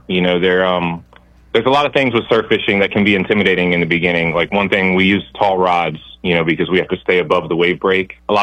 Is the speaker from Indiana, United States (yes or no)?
no; Virginia, United States; So I'm from Northern Virginia, right in Fairfax County, just outside of the Washington, D.C. area.